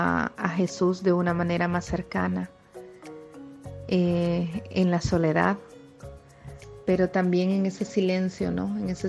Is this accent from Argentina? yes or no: no; Honduras; now in Barcelona, Spain; Soy de Honduras y vivo en Barcelona desde hace 7 años. Y mi fe la vivo desde una manera muy alegre.